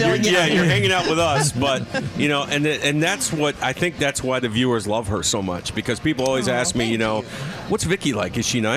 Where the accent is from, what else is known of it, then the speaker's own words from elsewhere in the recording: Northeast, United States; You know, I'm from the Northeast.